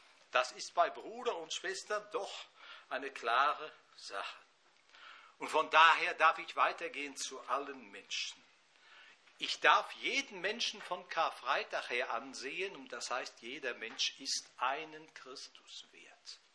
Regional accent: North Rhine-Westphalia, Germany; Ich bin groß geworden im Sauerland in einer Gemeinschaft

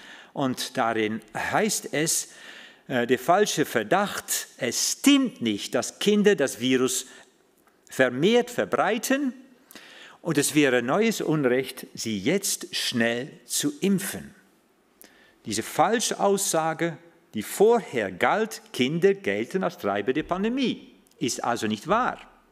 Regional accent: Netherlands; German is a second language; moved away; Ich bin ja Holländer, so ich habe es nicht so von meiner Kindheit an mit den Bergen

